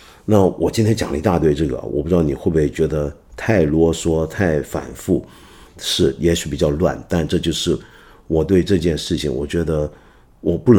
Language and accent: Chinese; Guangdong, China; first language Cantonese; Chinese is a second language; 比如说我是个南方人，我们一帮南方人，尤其我们广东人用广东话在讲的时候